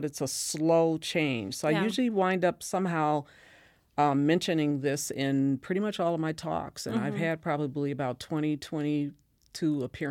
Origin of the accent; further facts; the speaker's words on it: Racine, Wisconsin, United States; a little Black girl growing up in Racine.